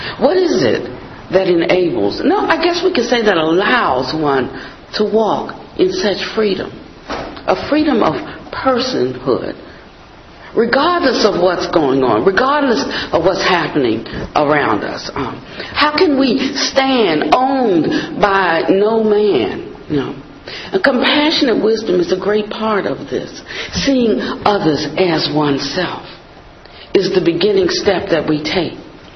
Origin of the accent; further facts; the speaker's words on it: Washington, District of Columbia, United States; now in North Carolina, United States; I was from Washington, D.C., when I got off the train and I walked down the street